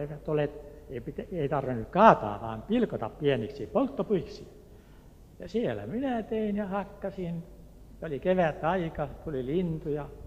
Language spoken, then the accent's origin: Finnish; Turku, Southwest Finland, Finland; Minä olen Turusta.